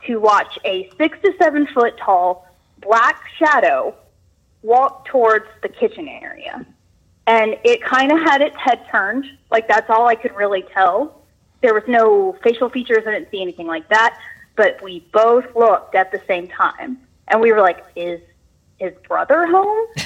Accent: Memphis, Tennessee, United States; I had these experiences growing up in Memphis, Tennessee, where I did theater camp for years and years

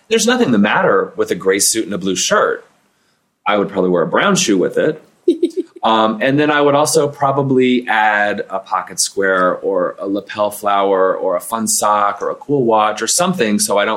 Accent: Texas, United States; also born or lived in Europe / South Pacific; Well, and the truth is I'm from Texas, but I also lived all over the world growing up. I lived in Europe. I lived in the South Pacific.

